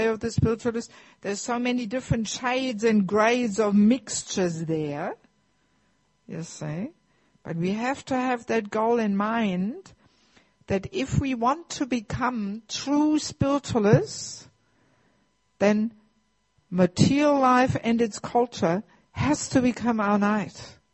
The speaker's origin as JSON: {"language": "English", "country": "Germany", "tie": "born or raised there", "second_language": "English", "said": "when I was a child, I grew up in Germany in a small village there."}